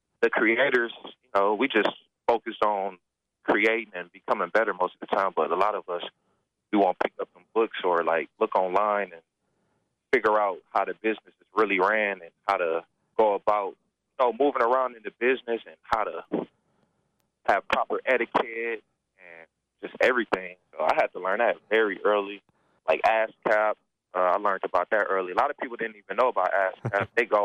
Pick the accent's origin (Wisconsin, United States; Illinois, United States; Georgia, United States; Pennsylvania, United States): Wisconsin, United States; Milwaukee; But growing up in Milwaukee, it really taught me a lot.